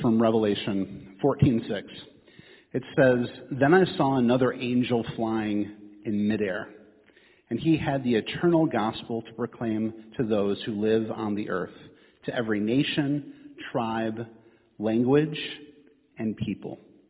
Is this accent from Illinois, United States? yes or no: yes; Chicago, Illinois, United States; I'm from Chicago, and I remember growing up as a skateboarder and playing other sports too, but as a skateboarder, I found my people.